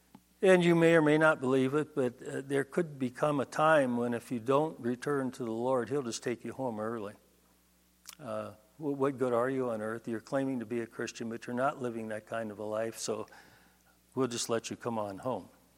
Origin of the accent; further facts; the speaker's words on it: United States; born there; Now, when I was born in the United States, I did not inherit a DNA of the USA.